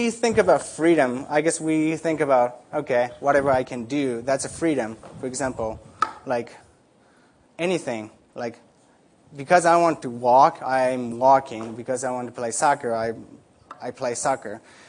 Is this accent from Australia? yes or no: no; Japan; first language Japanese; English is a second language; now in United States; living in Japan, growing up in Japan, my first language is Japanese, so probably you noticed that, right, already.